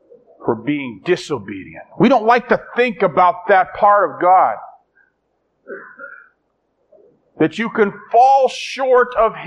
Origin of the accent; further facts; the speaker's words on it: Ireland; I'm Irish. You can't even squint and call me Jewish.